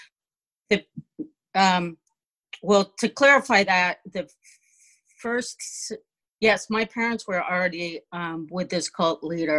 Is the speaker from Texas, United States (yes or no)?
no; California, United States; moved away as an adult; So I grew up in California, and the cult was in Santa Monica, California.